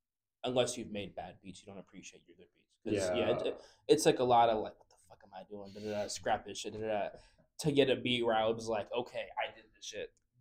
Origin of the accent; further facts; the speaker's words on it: South Carolina, United States; also born or lived in Tampa, Florida; Because like being up in a small town in South Carolina, I was born in Tampa, but I moved up there in fifth grade.